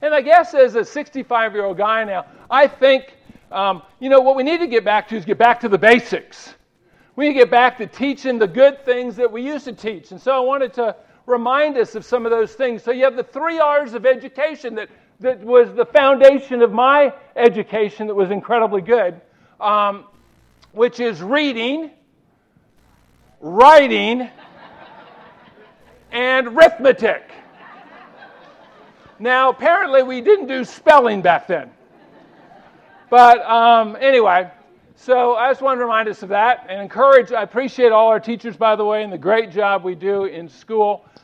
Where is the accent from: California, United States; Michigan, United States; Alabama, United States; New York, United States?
Alabama, United States; my alma mater, the University of Washington, and my home state, the University of Alabama.